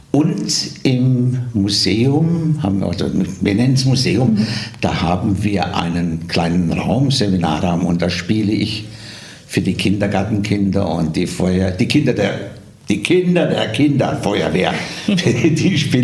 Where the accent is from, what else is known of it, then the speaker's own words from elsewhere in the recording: Obersinn, Bavaria, Germany; born there; ich bin gebürtiger Obersinner